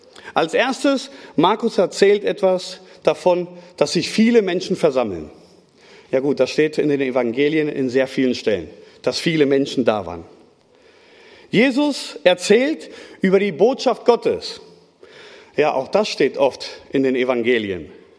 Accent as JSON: {"language": "German", "country": "Spain", "second_language": "German", "said": "Ich bin ja Spanier und dann rede ich manchmal sehr schnell"}